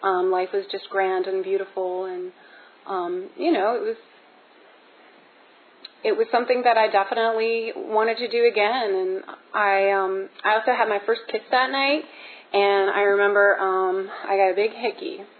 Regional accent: Charleston, West Virginia, United States; I'll just say that I grew up in Charleston, West Virginia. I come from a good home, stable, loving home.

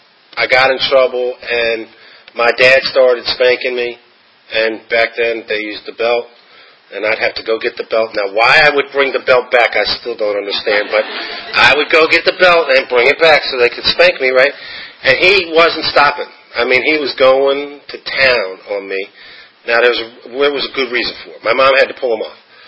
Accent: Washington, District of Columbia, United States; also born or lived in Texas; I wasn't born in Washington, D.C. area, though I was raised there. I was born in Texas. I'm rather proud of that fact, so I'm going to say it.

